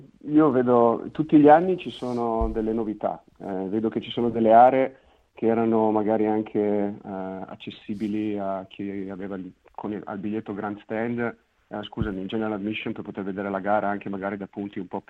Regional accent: Fiorano Modenese, Emilia-Romagna, Italy; io sono di Fiorano

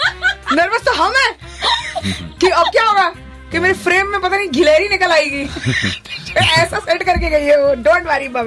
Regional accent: Mumbai, Maharashtra, India; मैं मुंबई इंडिया से आई हूँ, मुंबई का हिंदी मुंबई होता है।

